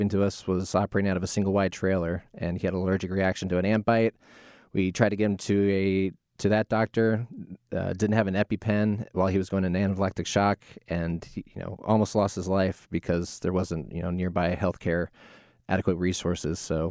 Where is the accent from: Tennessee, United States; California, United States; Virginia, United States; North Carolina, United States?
North Carolina, United States; Charlotte; So, yeah, I grew up in rural communities in South Carolina and North Carolina. I grew up in Charlotte. I was raised by my parents and grandmother